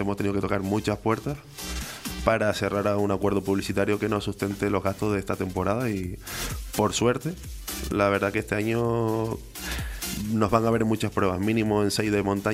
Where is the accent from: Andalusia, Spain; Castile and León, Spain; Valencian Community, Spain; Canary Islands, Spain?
Canary Islands, Spain; San Juan de la Rambla; yo soy de San Juan de la Rambla, de la zona alta, desde el barrio de San José.